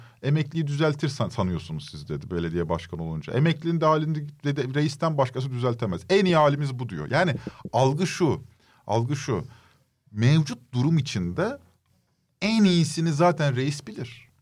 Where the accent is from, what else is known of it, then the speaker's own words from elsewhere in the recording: Izmir, İzmir, Turkey; Çocukluğum İzmir'de geçti yani. 18 yaşına kadar İzmir'deydim. Ailem falan İzmir'de.